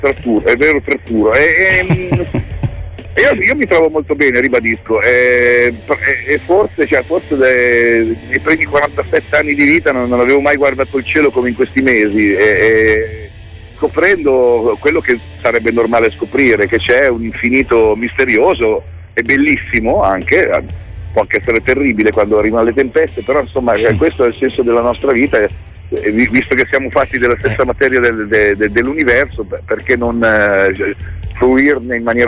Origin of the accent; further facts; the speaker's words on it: Milan, Lombardy, Italy; ho avuto a che fare per i primi 25 anni di età, perché insomma purtroppo sono nato a Milano, che è una città che insomma per me è stata molto dura, è stata un po' matrigna